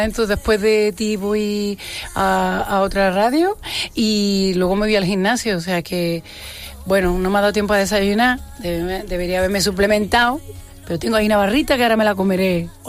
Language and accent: Spanish; Granada, Andalusia, Spain; also born or lived in Armilla; me he criado en Peñuela, me he criado en Armilla también, pero me he criado, nací en maternidad en Granada, en el centro de maternidad, de donde nacen la mayoría de los granadinos, o sea que soy granadina